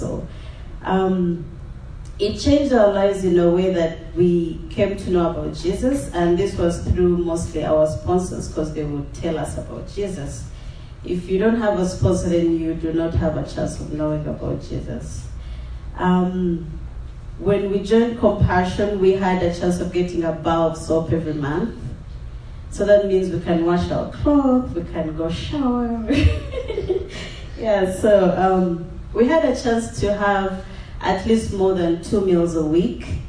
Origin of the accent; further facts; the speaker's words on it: Uganda; I'm from Uganda.